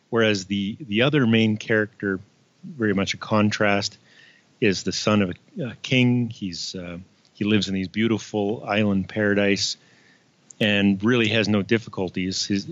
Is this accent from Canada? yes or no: yes; the Prairies, Canada; And I'm a Canadian. I live in the prairies. I'm sort of half farm kid, half city kid.